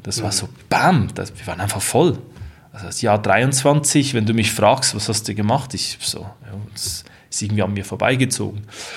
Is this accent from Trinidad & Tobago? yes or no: no; Switzerland; accent: Swiss German; Ja, entschuldige für mein Dialekt.